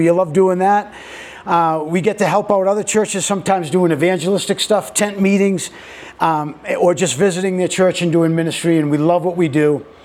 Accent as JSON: {"language": "English", "town": "Boston", "region": "Massachusetts", "country": "United States", "tie": "born or raised there", "said": "I am a New Englander. I grew up near Boston, and I'm fully Italian. So you get a little bit of that mix going in, and my speech might sound a little funny"}